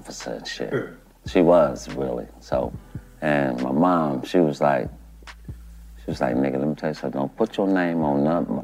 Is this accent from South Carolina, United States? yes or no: no; Gainesville, Florida, United States; I'm born and raised out of Gainesville.